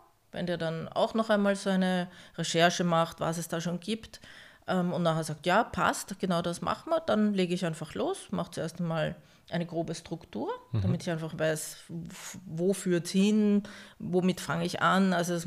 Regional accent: Baden, Lower Austria, Austria; die Geschichte meiner Heimatstadt Baden

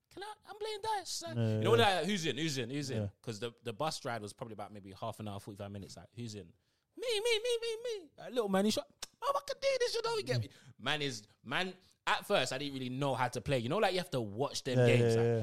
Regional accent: Peckham, London, United Kingdom; So I'm the only one. Like, and I'm from Peckham.

